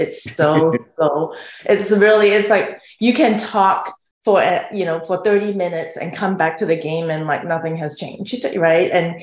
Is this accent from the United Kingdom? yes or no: no; Singapore; I grew up with soccer in Singapore. So I was born and raised in Singapore.